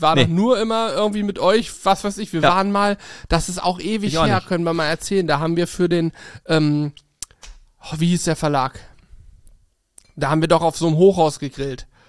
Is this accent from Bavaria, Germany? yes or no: no; Rottweil, Baden-Württemberg, Germany; sind wir aus Rottweil, wo übrigens der Rottweiler ja auch herkommt, sind wir, das Nachbarort quasi